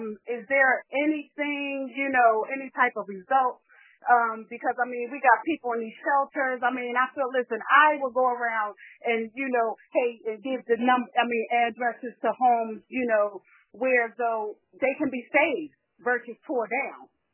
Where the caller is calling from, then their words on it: Philadelphia, Pennsylvania, United States; I'm calling from North Philadelphia. I work for the city of Philadelphia